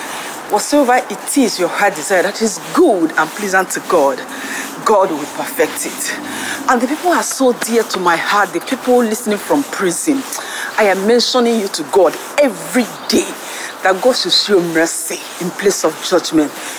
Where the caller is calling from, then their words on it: France; I'm coming in from France.